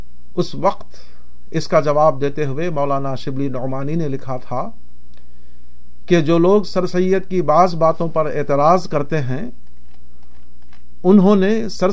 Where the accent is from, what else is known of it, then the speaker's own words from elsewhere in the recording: Azamgarh, Uttar Pradesh, India; इसी किस्म के एक अरब मुसाफिर एक बार आजमगढ़ यूपी में मेरे गांव आए थे।